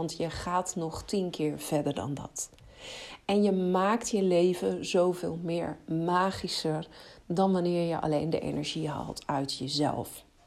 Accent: Netherlands; oh, wat zijn wij Nederlanders, Belgen trouwens ook, goed in het onderdrukken van onze ware verlangens

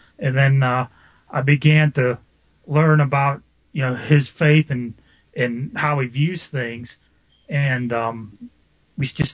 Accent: Butler, Pennsylvania, United States; Yes, I'm I'm from Butler, Pennsylvania, just a small city north of Pittsburgh.

